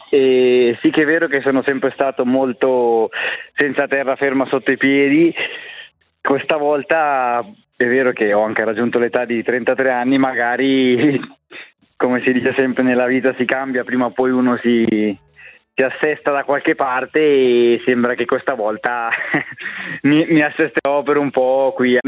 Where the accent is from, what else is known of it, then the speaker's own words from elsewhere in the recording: Arbedo-Castione, Ticino, Switzerland; moved away as an adult; also born or lived in Germany; Che sono cresciuto ad Arbedo Castione, dove ho frequentato le scuole dell'obbligo